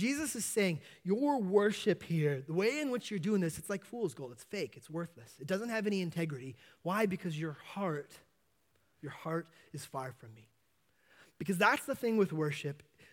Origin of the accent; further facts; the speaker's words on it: Yosemite, California, United States; When I was younger, I grew up in Yosemite for a while, and it was a great place to be a kid.